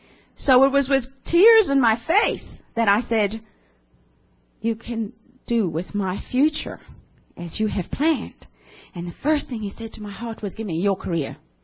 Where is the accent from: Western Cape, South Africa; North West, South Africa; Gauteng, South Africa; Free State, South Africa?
Gauteng, South Africa; As you can hear from my accent, I'm definitely a southerner, but I'm way bigger southern than the rest of you. I come from the bottom end of Africa, from a very small little corn town in southeast of Johannesburg, on the Gold Reef, the East Gold Reef.